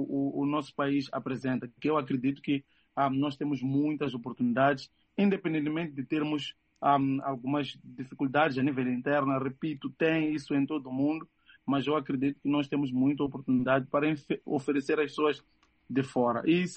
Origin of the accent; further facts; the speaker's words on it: Mozambique; nunca perguntam onde é que é Moçambique, eles sempre perguntam de que parte da África tu és